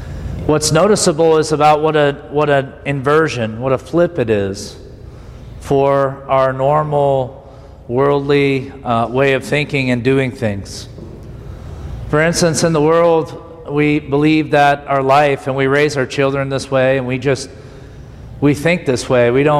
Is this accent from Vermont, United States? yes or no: yes; Vermont, United States; At least when I was raised in Vermont, there was culturally, that was the one thing in the family, you know, don't go on welfare.